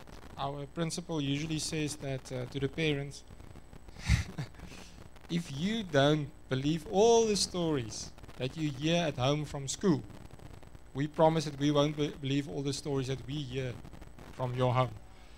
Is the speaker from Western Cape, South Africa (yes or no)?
no; Free State, South Africa; Remember, I'm from the Free State originally, so my English is at another level.